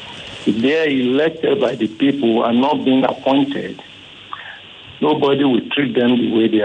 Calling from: Oba, Nigeria; calling from Oba.

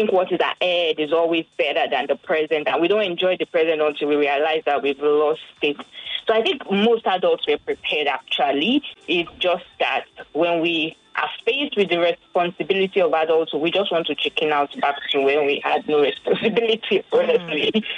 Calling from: Yaba, Lagos, Nigeria; I'm calling from Yaba.

